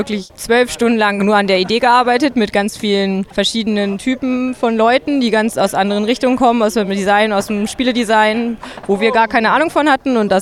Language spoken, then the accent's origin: German; Bochum, North Rhine-Westphalia, Germany; ich komme auch aus Bochum und ich studiere auch Architektur.